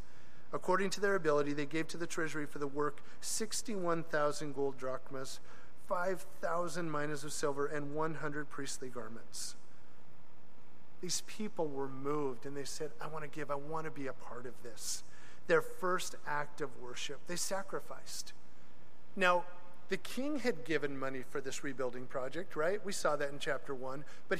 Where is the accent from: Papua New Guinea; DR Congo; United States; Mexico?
Mexico; English is a second language; See, I come from Mexico. We have a lot of parties, but nothing compared to this.